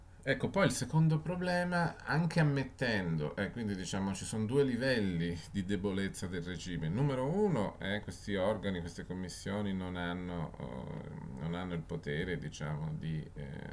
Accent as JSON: {"language": "Italian", "region": "Tuscany", "country": "Italy", "said": "io non è che voglio passare per il cinico, perché sono toscano"}